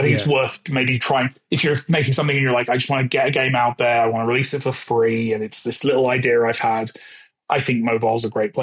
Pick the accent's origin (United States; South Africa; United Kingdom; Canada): United Kingdom; South of England; accent: generic Southern English; Well, even I don't have one, and I'm half Welsh, so